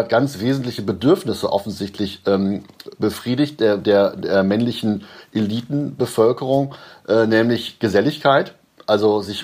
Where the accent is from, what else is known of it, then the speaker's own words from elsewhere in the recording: Göttingen, Lower Saxony, Germany; wie meine Heimatstadt Göttingen hier